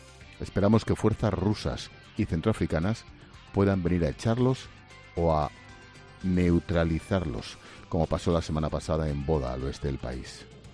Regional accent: Spain; Como español y ciudadano, lo lamento.

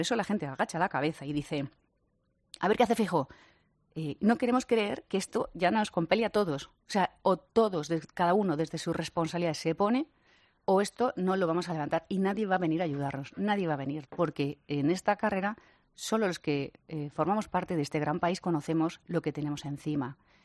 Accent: Community of Madrid, Spain; Los madrileños somos españoles por encima de todo. No somos regionalistas.

